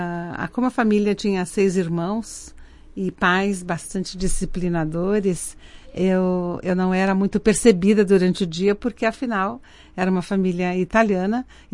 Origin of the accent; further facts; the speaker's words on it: Caxias do Sul, Rio Grande do Sul, Brazil; Aliás, Caxias toda, né? Eu sou de Caxias do Sul. E como caxiense...